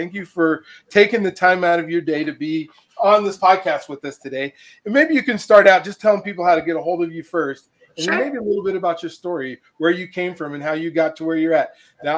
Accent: Colorado, United States; I grew up here in Colorado as well. I went to Cherry Creek.

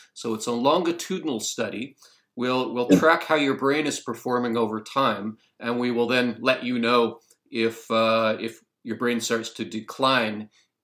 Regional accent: Vancouver, British Columbia, Canada; also born or lived in Denmark; Well, you'll tell from my accent that I'm Canadian. So I grew up in Vancouver, Canada.

